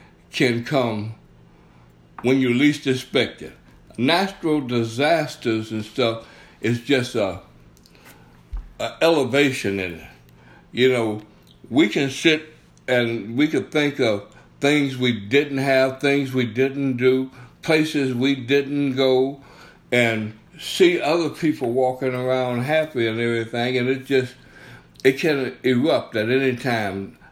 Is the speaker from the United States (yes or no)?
yes; Galveston, Texas, United States; being that I grew up in Galveston, and Galveston is constantly hit by hurricanes when I was young and everything